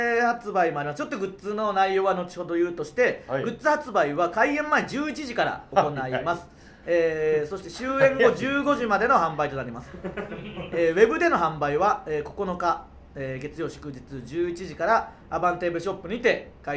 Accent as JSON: {"language": "Japanese", "town": "Tsuyama", "region": "Okayama", "country": "Japan", "said": "今回も我々の地元岡山県津山市の工場で、制作した純津山さんですから"}